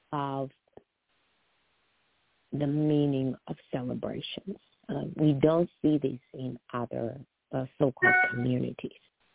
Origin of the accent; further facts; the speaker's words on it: Midwest, United States; the same type of robust civics and social studies that we had growing up in the Midwest that they did out here